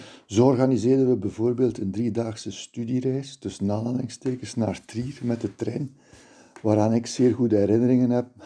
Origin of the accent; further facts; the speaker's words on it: Sint-Niklaas, Flanders, Belgium; born there; Ik ben geboren in Sint-Niklaas, deed de Latijn-Griekse in het Sint-Josef Klein Seminarie